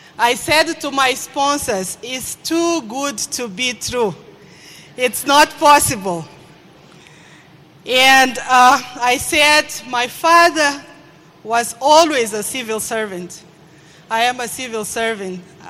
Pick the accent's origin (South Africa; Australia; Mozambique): Mozambique; I come from Mozambique. I'm a mother of two